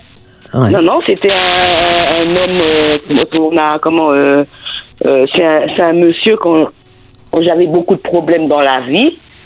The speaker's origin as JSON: {"language": "French", "region": "French Antilles", "country": "France", "said": "chez nous, aux Antilles, on sait quand on va mourir."}